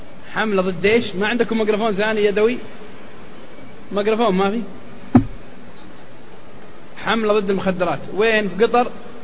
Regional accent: Al-Qassim, Saudi Arabia; واحد سوداني عندنا في القصيم

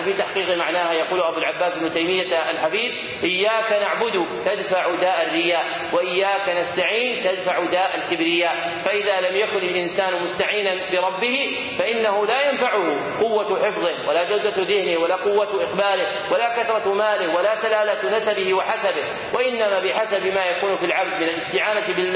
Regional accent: Saudi Arabia; حسب التاريخ عندنا في السعودية

